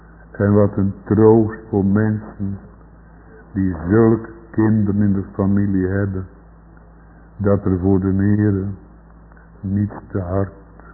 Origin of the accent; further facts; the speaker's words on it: Zeeland, Netherlands; born there; ook op de plaats waar ik geboren ben in Zeeland